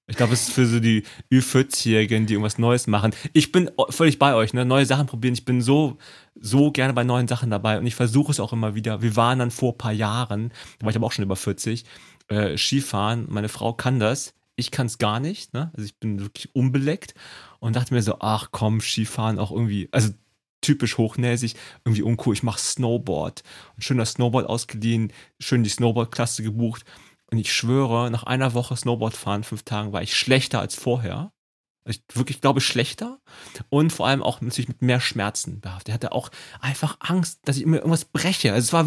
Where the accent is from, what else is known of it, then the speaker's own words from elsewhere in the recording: Rhineland, Germany; Weil ich bin ja einfach im Flachland aufgewachsen. Also Rheinland, okay, ist nicht ganz flach, aber es sind nicht diese krassen Berge.